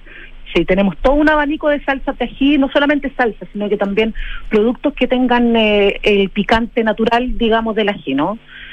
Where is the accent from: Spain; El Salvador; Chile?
Chile; Santiago, Santiago Metropolitan; Mira, yo soy bien santiaguina, de corazón, bien de corazón.